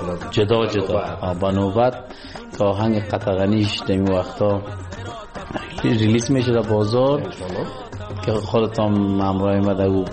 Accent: Afghanistan

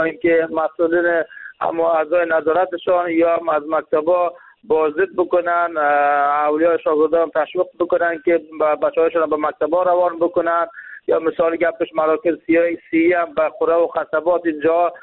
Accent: Jowzjan, Afghanistan; ولایت ما، ولایت جوزجان، برای فعلا یک ولایت ناامن است

